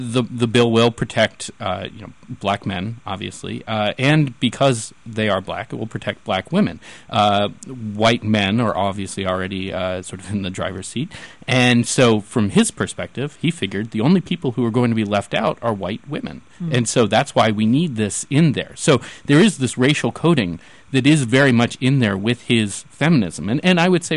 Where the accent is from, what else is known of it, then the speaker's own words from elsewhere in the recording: the South, United States; I grew up in the South. I spent a lot of time in churches